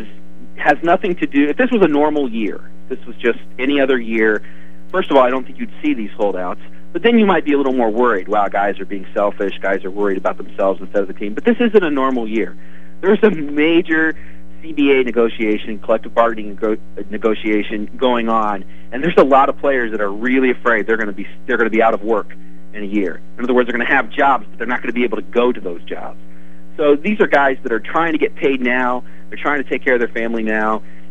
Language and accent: English; Baltimore, Maryland, United States; persuaded to be more lenient towards the Baltimore years. But really, as long as they disrespect my hometown, I'm really going to keep ignoring them.